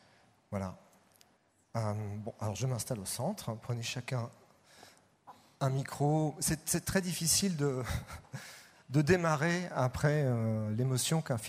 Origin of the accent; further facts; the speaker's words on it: Switzerland; Je suis suisse